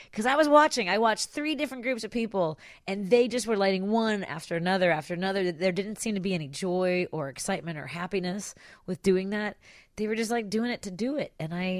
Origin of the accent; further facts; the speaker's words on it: Norwood Park, Illinois, United States; I know that's because we grew up in Norwood Park.